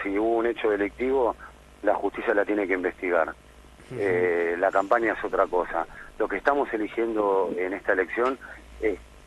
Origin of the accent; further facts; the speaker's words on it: Lomas de Zamora, Buenos Aires Province, Argentina; como argentino, como lomense, me da mucha tristeza